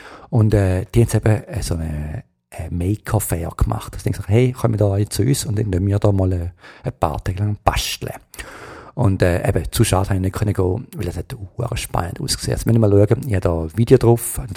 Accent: Switzerland; Also für mich ist ganz klar, als Schweizer, Driving Range, Range, schreibt man genau gleich

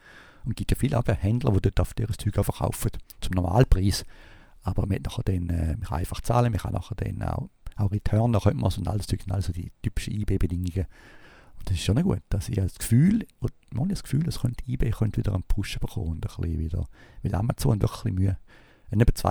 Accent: United States; bei uns in Amerika

